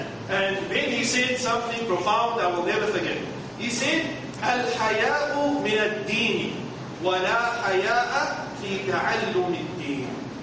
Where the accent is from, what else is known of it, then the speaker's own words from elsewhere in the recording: Cape Town, Western Cape, South Africa; Cape Town, South Africa, my hometown.